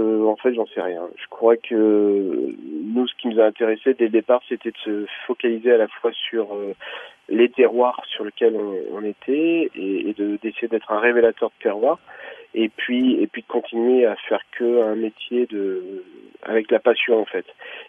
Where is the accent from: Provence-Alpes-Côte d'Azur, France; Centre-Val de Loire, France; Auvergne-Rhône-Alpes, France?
Auvergne-Rhône-Alpes, France; Tournon-sur-Rhône; Je suis originaire de la région de Tournon-sur-Rhône, dans la vallée du Rhône-Nord, et ma famille faisait du vin depuis une dizaine de générations.